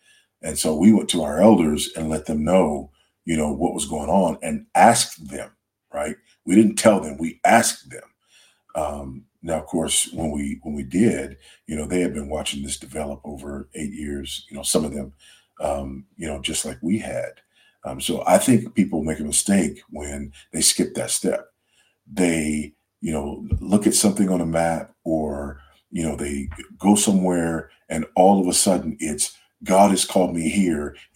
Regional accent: United States; I am absolutely not an African. I am an American through and through.

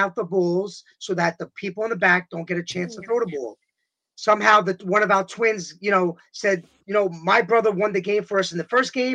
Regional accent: New York, United States; And I'm from New York.

